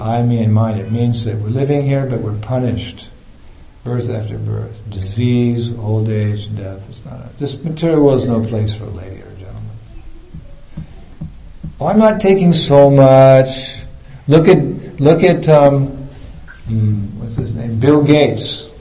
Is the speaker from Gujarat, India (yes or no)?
yes; Gujarat, India; I'm from Gujarat.